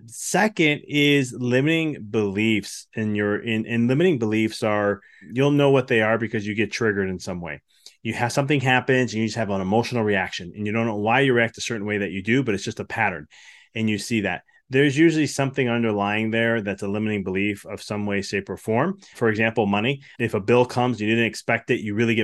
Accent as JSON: {"language": "English", "town": "Chicago", "region": "Illinois", "country": "United States", "moved": "as an adult", "said": "I'm originally from Chicago, and my wife and I were looking to move out of state"}